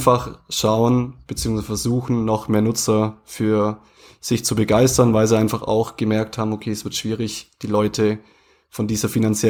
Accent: Baden-Württemberg, Germany; 2 €. Ich bin Schwabe.

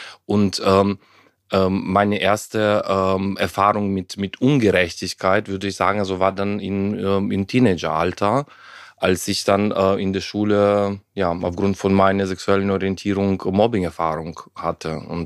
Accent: Ukraine; German is a second language; ich bin ja in der Ukraine aufgewachsen, damals noch in der Sowjetunion

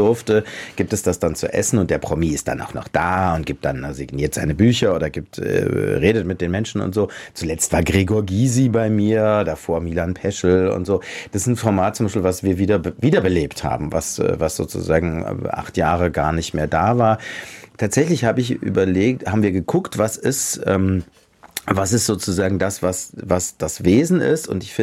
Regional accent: West Germany, Germany; Ich bin ja Wessi und ich muss sagen, ich fühle mich da ziemlich wohl.

